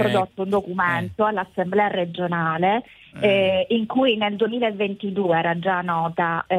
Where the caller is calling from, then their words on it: Palermo, Sicily, Italy; io sono di Palermo, quindi in quanto siciliana mi sento toccata in prima persona